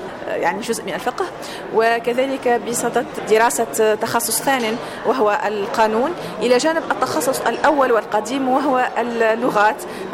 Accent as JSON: {"language": "Arabic", "country": "Tunisia", "said": "أصلي من تونس"}